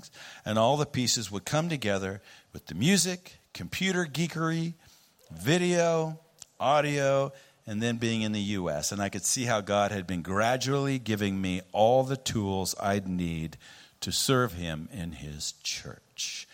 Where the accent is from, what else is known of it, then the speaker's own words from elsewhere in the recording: Bible Belt, United States; Growing up in the Bible Belt with conservative beliefs shaped my perspective on how I see the way churches function.